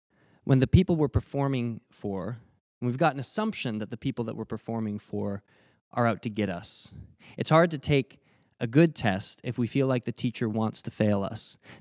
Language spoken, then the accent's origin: English; Saskatchewan, Canada; I'm from Saskatchewan, and in Saskatchewan, you can't get anywhere unless you can drive.